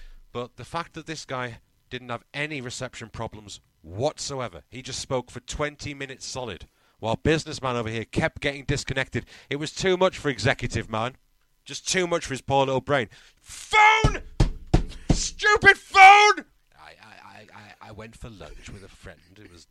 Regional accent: London, United Kingdom; I'm half Cockney.

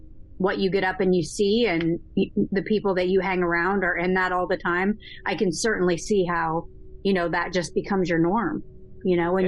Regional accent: Iowa, United States; I grew up in Iowa, so we don't see that in my town.

